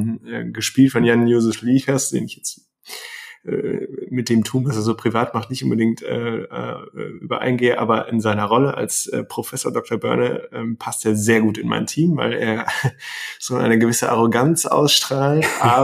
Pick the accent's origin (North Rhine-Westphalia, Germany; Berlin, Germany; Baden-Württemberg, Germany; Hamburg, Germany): North Rhine-Westphalia, Germany; Münster; aus meiner Heimatstadt Münster